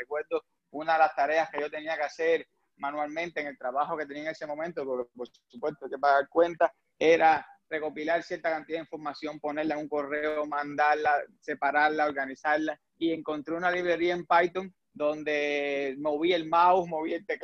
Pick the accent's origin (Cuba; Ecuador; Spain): Cuba; moved away as an adult; now in United States; Pues yo soy de origen cubano, ingeniero eléctrico aquí en Estados Unidos, pero en Cuba yo estudié automática.